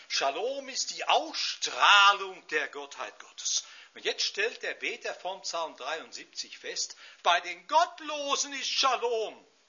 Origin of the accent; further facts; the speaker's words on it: North Rhine-Westphalia, Germany; ich bin ja Sauerländer, und durch meinen Heimatort fließt die Lenne